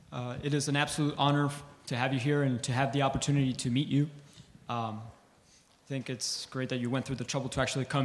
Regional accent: Venezuela; now in Ithaca, United States; I was born and raised in Venezuela, and I am now currently a student here at Cornell

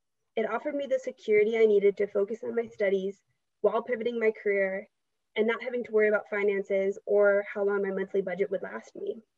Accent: Buffalo, New York, United States; I grew up in Buffalo, New York, in a working-class neighborhood, and always knew that I would attend college

